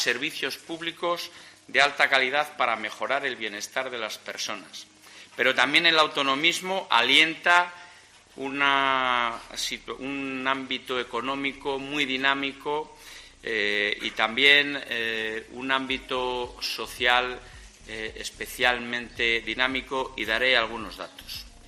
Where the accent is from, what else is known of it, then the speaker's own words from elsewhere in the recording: Castile and León, Spain; todos los que somos castellanos y leoneses.